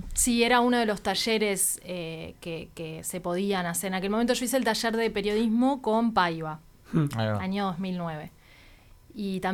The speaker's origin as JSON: {"language": "Spanish", "town": "Las Piedras", "region": "Canelones", "country": "Uruguay", "said": "yo soy de Las Piedras, entonces viajaba todos los días hasta allá, hasta Buceo"}